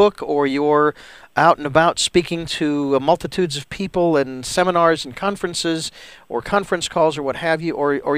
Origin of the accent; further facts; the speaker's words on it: Phoenix, Arizona, United States; all of the various activities that went on around this time of the year here in my hometown of Phoenix, where we got ready for the holidays